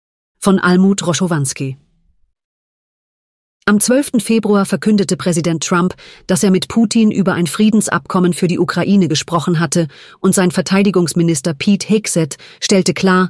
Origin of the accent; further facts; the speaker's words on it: Vienna, Austria; in seiner und meiner Heimatstadt Wien